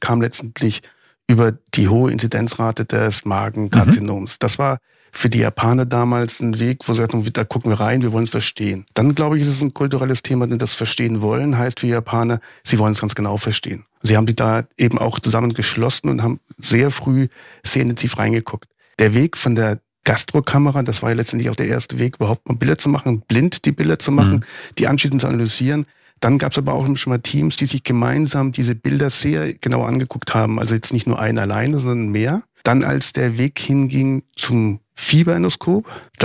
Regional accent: Bavaria, Germany; now in Hamburg, Germany; Ich bin gebürtiger Oberfranke, das heißt, ich bin Ende des letzten Jahrtausends von Oberfranken nach Hamburg gekommen.

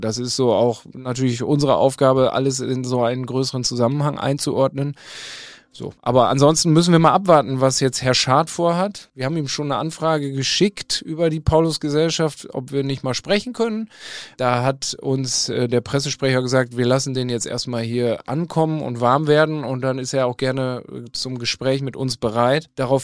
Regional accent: Rheine, North Rhine-Westphalia, Germany; Ich komme aus Rheine im Münsterland. Das ist fast Niedersachsen von hier aus gesehen. Und die Stadt ist praktisch genauso groß wie Castrop-Rauxel.

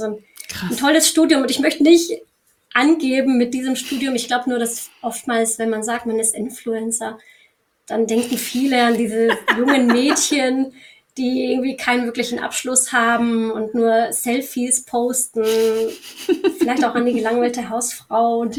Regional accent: Lanzarote, Canary Islands, Spain; also born or lived in Bielefeld; Und meine Mutter ist halb Spanierin. Also ich bin mit meiner Mama und meiner Schwester nach Spanien gezogen, als ich noch ein Kind war. Nach Lanzarote. Also ich habe wirklich die schönste Kindheit gehabt auf einer Urlaubsinsel.

